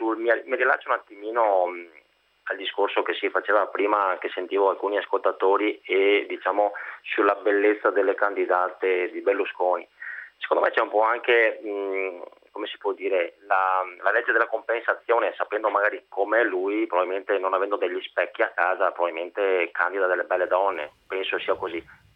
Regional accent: Venice, Veneto, Italy; qui in Veneto, visto che sono di Venezia.

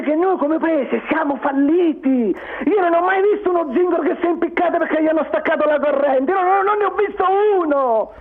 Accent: Campania, Italy; sono un napoletano

